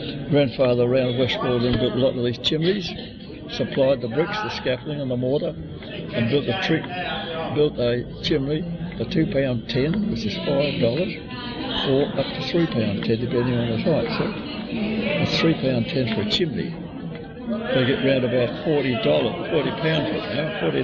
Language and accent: English; Holmesville, New South Wales, Australia; born there; I was born in William Street, Holmesville, in 1904, as I said